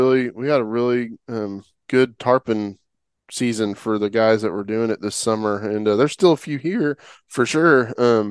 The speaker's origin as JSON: {"language": "English", "region": "Oklahoma", "country": "United States", "moved": "yes", "said": "It's like I'm from Oklahoma originally. And so, man, when I moved down here, and I would go back home"}